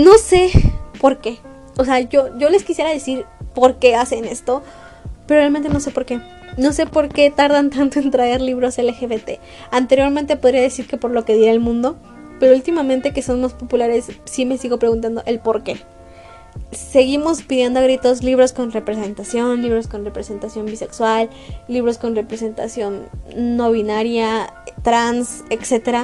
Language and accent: Spanish; Mexico; A mi ciudad todavía no llega. Yo no soy del centro, yo no soy de Ciudad de México.